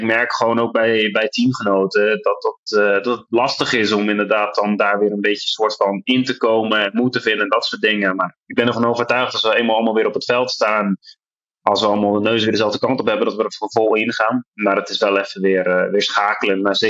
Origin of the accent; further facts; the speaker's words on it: Netherlands; also born or lived in England; Ik ben in Engeland geboren ook, in Nederland opgevoed.